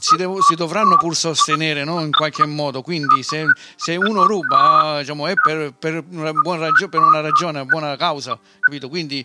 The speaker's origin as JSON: {"language": "Italian", "region": "Apulia", "country": "Italy", "said": "Siamo paesani, siamo salentini."}